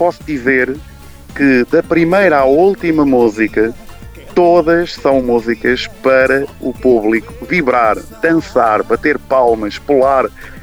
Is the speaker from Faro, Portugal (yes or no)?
no; Leiria, Portugal; Leiria, que é onde eu nasci, sou da cidade de Leiria.